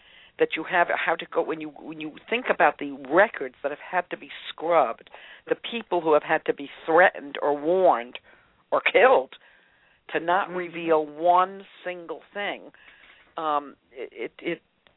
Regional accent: New York, United States; I mean, as a New Yorker myself, I find him very colorful.

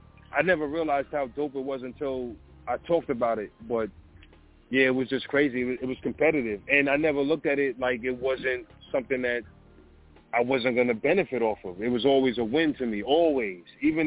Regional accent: Far Rockaway, New York, United States; I'm from Far Rock, Queens, and South Jamaica, and I'm from Hollis also. So I moved around a little bit. I grew up in Far Rock first, and then I moved to Southside

